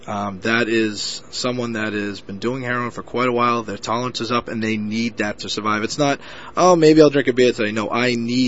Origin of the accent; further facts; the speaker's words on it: Lawrence, Massachusetts, United States; I was lucky to the fact where I grew up in Lawrence, Massachusetts, and I have some friends that got involved in some pretty bad things.